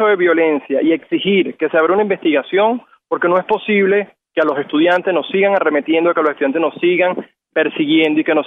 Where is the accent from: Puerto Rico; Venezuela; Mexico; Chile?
Venezuela; Yo, como estudiante venezolano, como joven luchador, como un ciudadano más de este país